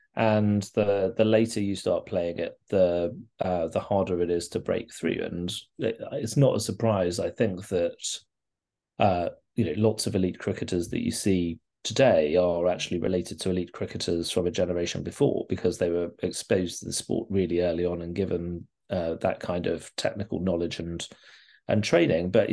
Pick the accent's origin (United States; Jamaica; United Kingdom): United Kingdom; Birmingham, West Midlands; I'm from Birmingham originally.